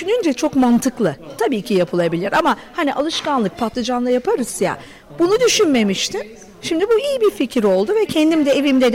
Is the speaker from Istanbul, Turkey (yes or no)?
yes; Istanbul, Turkey; now in Belgium; Ben Belçika'dan geldim. Yani ben İstanbulluyum ama Belçika'da oturuyorum senelerdir. Fakat Alaçatı'da evimiz var.